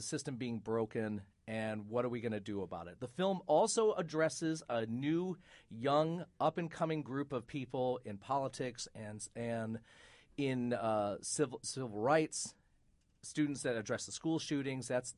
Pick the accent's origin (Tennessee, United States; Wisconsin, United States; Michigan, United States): Michigan, United States; Flint; But it also goes back to his hometown, full disclosure, my hometown of Flint, Michigan, and the water crisis